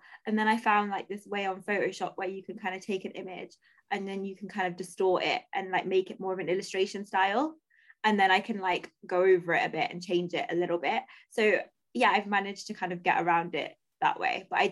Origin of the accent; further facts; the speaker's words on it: India; So I'm Indian for anyone listening, and literally every time I get into a taxi, I normally have an Indian taxi driver